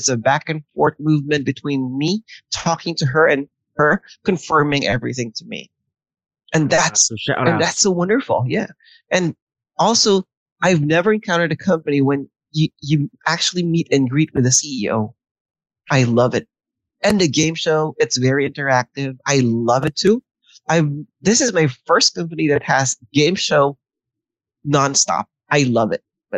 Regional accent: Imus, Calabarzon, Philippines; I'm actually from Imus, Cavite. And traffic here is terrible every hour of every day.

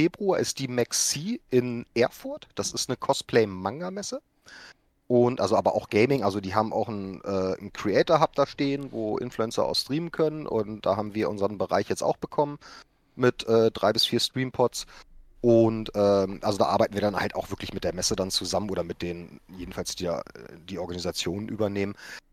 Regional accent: Austria; ich komme ja aus dem Norden.

